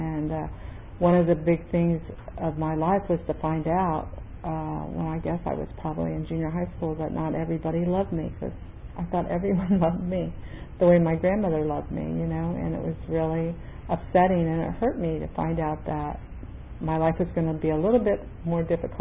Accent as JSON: {"language": "English", "region": "Indiana", "country": "United States", "tie": "born or raised there", "said": "And I grew up in Indiana, and I was a pudgy kid."}